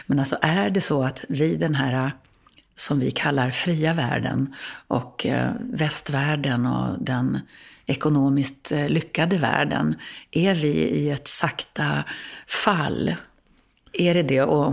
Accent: Västernorrland County, Sweden; born there; jag är ändå född i Ådalen.

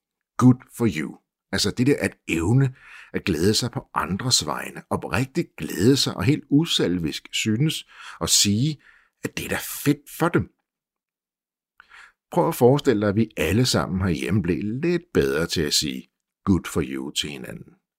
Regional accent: Copenhagen, Capital Region of Denmark, Denmark; Jeg er fra København, og det var hun ikke.

